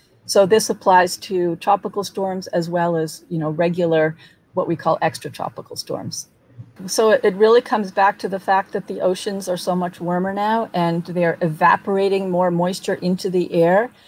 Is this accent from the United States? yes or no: yes; New England, United States; I mean, I'm from New England and we talk about snowstorms a lot up there